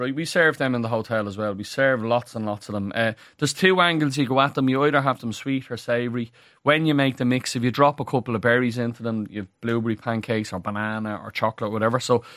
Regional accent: Ireland; We are Irish, right? So I had to give the Spuds a plug, right?

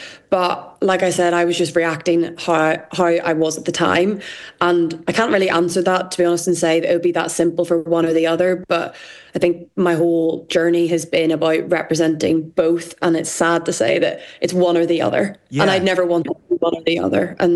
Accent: Ireland; I think especially like as an Irish person, you can sit there and be like, wow.

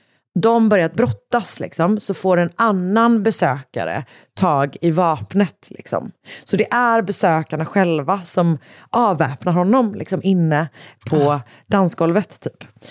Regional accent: Gothenburg, Västra Götaland County, Sweden; Och jag då, som också liksom är från Göteborg och säger, har haft någon slags litet vagt minne av det här

